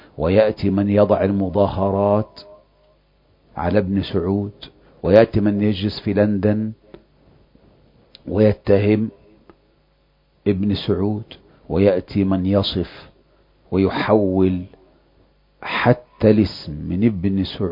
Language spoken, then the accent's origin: Arabic; Egypt; بس انت تعرف احنا مصريين برضو ما تاخدناش في الكلام